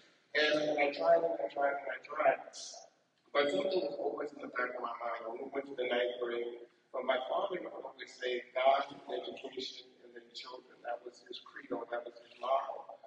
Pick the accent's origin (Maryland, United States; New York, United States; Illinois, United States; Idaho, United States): New York, United States; Buffalo; born there; But I was born in Buffalo, New York in 1973 to a single mother when I was 16.